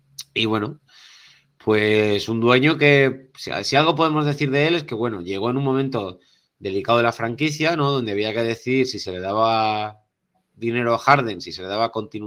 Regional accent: Valencia, Valencian Community, Spain; repito, yo soy de Valencia, sé lo que es eso

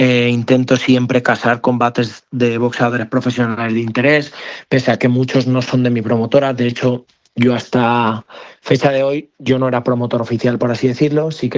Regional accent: Navarrés, Valencian Community, Spain; Yo antiguamente hacía en mi pueblo, en Navarrés

